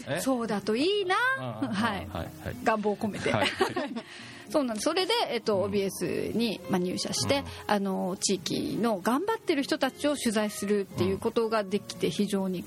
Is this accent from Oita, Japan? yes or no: yes; Hita, Oita, Japan; あ、自分の地元ってこんな綺麗でこんな文化度が高くてっていうことが分かって、それ以来地元日田が大好きになって日田での活動を行っているというところです。